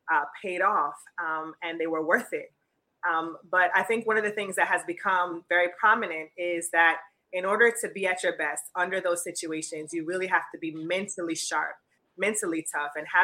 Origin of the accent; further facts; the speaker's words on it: Jamaica; my family were from Kingston, Jamaica, and I just have the fondest memories of growing up in Jamaica with my mom and dad.